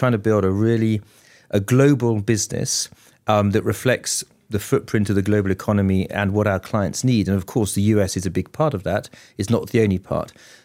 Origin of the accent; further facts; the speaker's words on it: England, United Kingdom; now in United States; I don't look at myself as an Englishman in New York or California. I look at myself as a European who's adapted to the US and loving it out there.